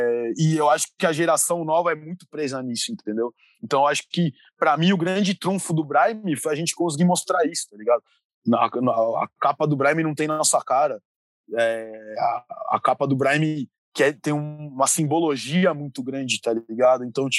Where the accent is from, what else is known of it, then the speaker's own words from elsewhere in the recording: São Paulo, Brazil; Cara, eu sou nascido e criado em São Paulo, né?